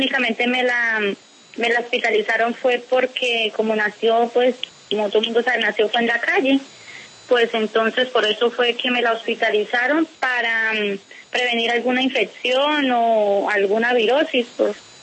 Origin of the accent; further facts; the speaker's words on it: Colombia; yo soy colombiana.